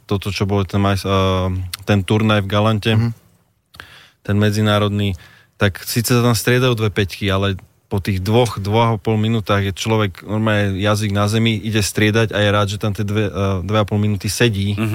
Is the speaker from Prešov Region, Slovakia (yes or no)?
no; Bratislava, Bratislava Region, Slovakia; som Bratislavčan.